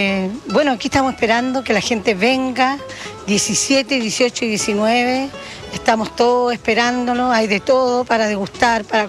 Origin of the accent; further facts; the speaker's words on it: Isla del Rey, Los Ríos, Chile; venimos desde la Isla del Rey.